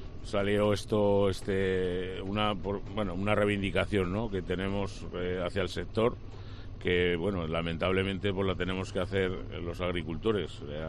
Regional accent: Villafranca de Ebro, Aragon, Spain; Bueno, pues somos de la Ribera Media-Baja, que es Villafranca de Ebro.

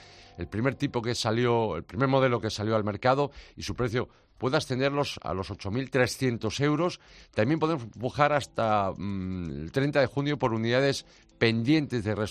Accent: A Coruña, Galicia, Spain; y por último, en mi tierra, en Coruña

